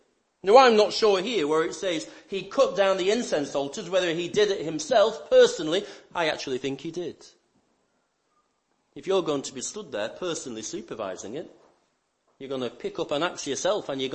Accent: Lancaster, North West England, United Kingdom; I was brought up in Lancaster

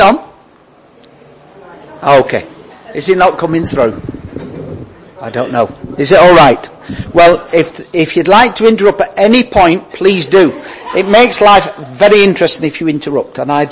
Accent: Nelson, North West England, United Kingdom; born there; now in Southport, United Kingdom; I do live in Southport, but I was born in Nelson, which is over the hill there.

